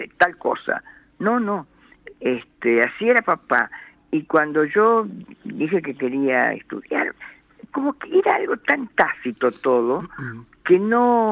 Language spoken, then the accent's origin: Spanish; Presidencia Roque Sáenz Peña, Chaco, Argentina; also born or lived in Charata; Sí, yo nací en Charata y me crié en Sáenz Peña.